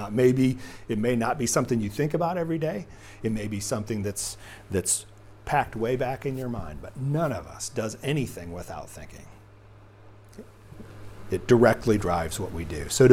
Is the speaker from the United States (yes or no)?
yes; United States; sometimes I think we can, especially as American people, but I think it's an issue of the human condition.